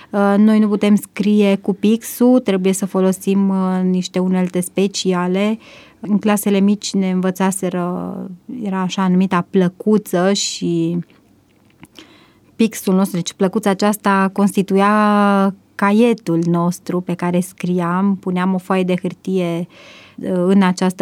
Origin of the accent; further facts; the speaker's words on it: Medeaș, Sibiu County, Romania; M-am născut în Medeaș, județul Sibiu.